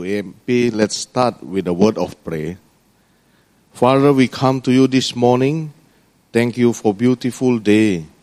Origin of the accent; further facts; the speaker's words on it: Indonesia; English is a second language; Brothers and sisters, I'm from Indonesia